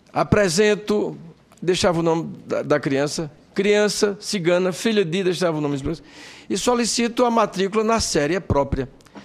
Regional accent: Paraíba, Brazil; um senador da minha terra, Paraíba

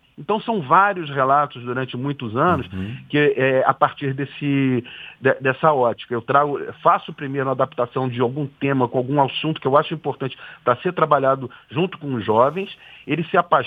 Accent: Rio de Janeiro, Brazil; eu sou do Rio de Janeiro e a gente estava passando por um momento de violência muito grande aqui

